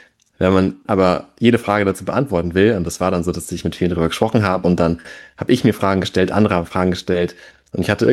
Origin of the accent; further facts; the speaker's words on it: Rostock, Mecklenburg-Vorpommern, Germany; Ich bin geboren und aufgewachsen in Rostock an der Ostseeküste. Lebt tatsächlich auch immer noch. Ich bin noch relativ jung, wie die meisten in der Branche sagen würden, mit Ende 20